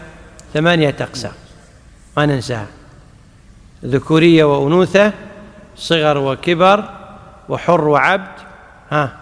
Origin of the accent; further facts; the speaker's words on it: Kuwait; عندنا في الكويت ما يعتبرون بالإبل، إنما اعتبروه بالدنانير القائمة مقام الذهب والفضة.